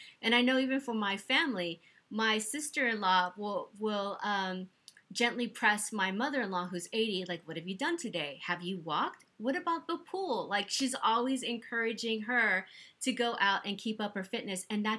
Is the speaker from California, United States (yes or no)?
yes; Los Angeles, California, United States; now in New Zealand; And I come from Los Angeles, where it's supposed to be the one of the, you know, fitness type capitals of the world.